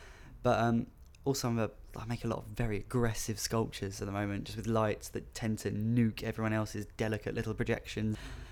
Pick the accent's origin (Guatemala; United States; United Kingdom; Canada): United Kingdom; Newham, London; also born or lived in Wharton-on-; I was born in Newham in East London.